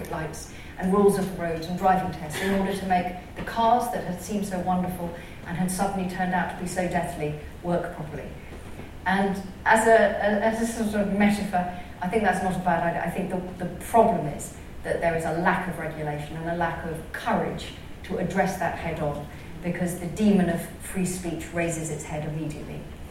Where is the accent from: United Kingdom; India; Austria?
United Kingdom; South East England; I come from Sussex, born and bred